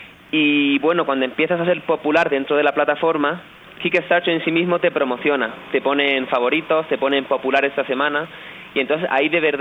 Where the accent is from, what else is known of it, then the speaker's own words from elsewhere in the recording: Spain; habréis notado por mi acento, yo soy español.